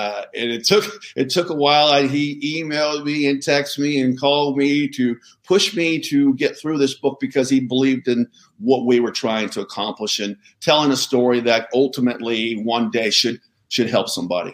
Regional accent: California, United States; I grew up in Southern California.

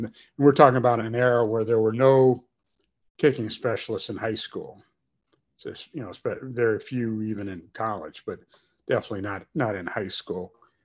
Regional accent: Gary, Indiana, United States; And, you know, I grew up in Gary, Indiana. Northwest Indiana was a real hotbed for basketball, especially.

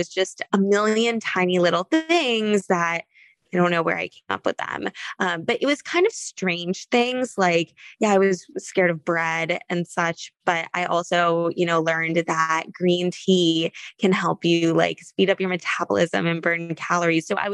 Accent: California, United States; now in New York City, United States; I live in New York City. I actually just moved here and I'm from California. So first winter is about to go down, pretty nervous.

